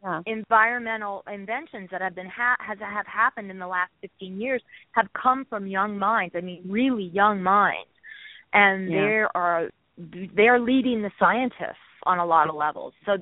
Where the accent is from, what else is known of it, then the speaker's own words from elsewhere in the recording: Oregon, United States; I've even been quoted as saying it's because I'm from Oregon, because when I was a little girl, that's when the first ever national bottle law went into effect, and that happened in Oregon